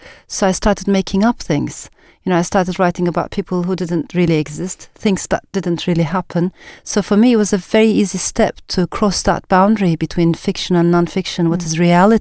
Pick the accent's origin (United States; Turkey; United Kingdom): Turkey; Ankara; also born or lived in Strasbourg, France; I was born in Strasbourg in France, and my parents got separated shortly afterwards. So I came back to Ankara, Turkey, with my mom, and thereafter I was raised by a single mother, a divorcee, which at the time was a bit unusual. This was a very conservative Muslim neighborhood.